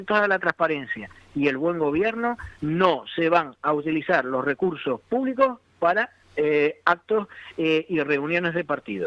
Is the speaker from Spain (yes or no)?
yes; Canary Islands, Spain; yo como canario, ¿vale?